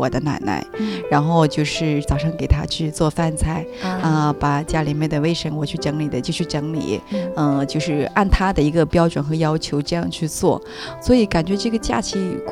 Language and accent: Chinese; Changsha, Hunan, China; 各位听众朋友大家好，我是来自长沙的